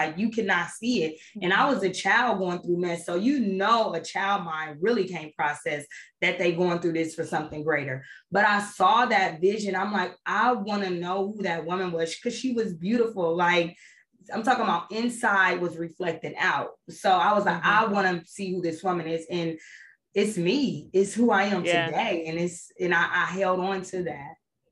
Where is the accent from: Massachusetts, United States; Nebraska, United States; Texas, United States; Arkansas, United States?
Nebraska, United States; now in Georgia, United States; So I'm in Georgia by myself. I'm originally from Nebraska.